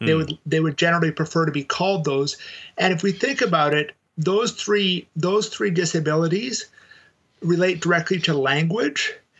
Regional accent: Canada; moved away as an adult; now in United States; I might say I'm Canadian, which I am originally, even though I've lived most of my adult life in the States

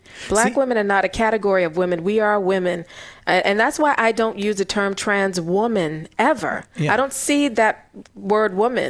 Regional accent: South Carolina, United States; who's a professor at the College of Charleston in Charleston, South Carolina, which is my home state.

